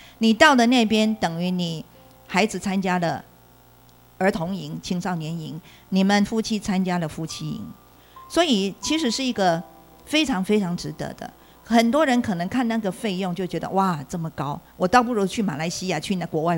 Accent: Taiwan; 我们都是在台湾出生长大的

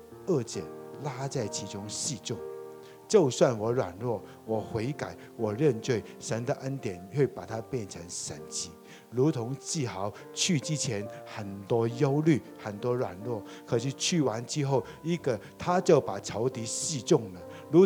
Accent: Taiwan; 这群人后来他知道我们是台湾来的，怎么会有一群人从台湾来到这边爱以色列爱叙利亚

